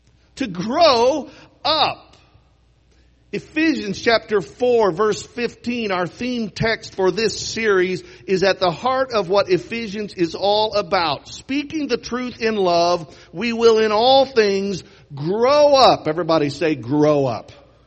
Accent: Missouri, United States; I've actually lived in Kansas longer than I lived in my home state of Missouri.

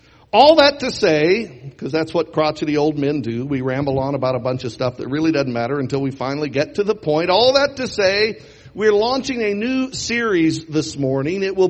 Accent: Missouri, United States; I've actually lived in Kansas longer than I lived in my home state of Missouri.

